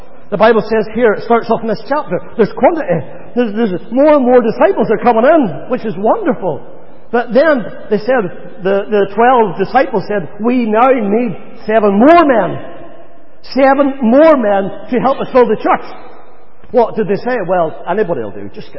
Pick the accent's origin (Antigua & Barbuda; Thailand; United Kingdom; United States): United Kingdom; Ballymena, Northern Ireland; As a kid growing up in Northern Ireland